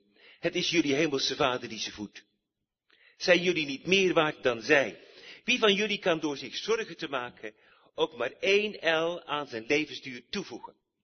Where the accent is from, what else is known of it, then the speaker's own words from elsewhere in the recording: North Brabant, Netherlands; moved away as an adult; now in Belgium; ik ben afkomstig uit Noord-Brabant, dus Belgisch, Nederlands-Brabant, en woon inmiddels 35 jaar in Vlaanderen.